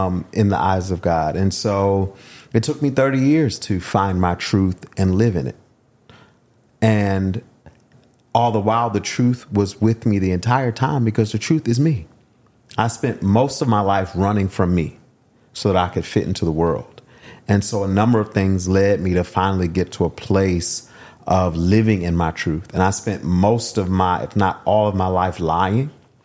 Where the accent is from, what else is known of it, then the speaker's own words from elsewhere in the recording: Philadelphia, Pennsylvania, United States; Growing up in Philly, in the hood, sweet, queer, feminine, you know, all the things, but then black in Philadelphia as well.